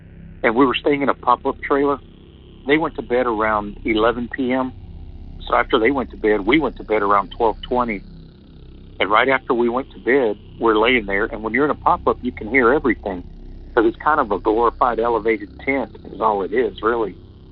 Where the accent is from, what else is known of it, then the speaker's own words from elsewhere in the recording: Texas, United States; from Texas. And this is for your hometown legends. We're originally from West Texas.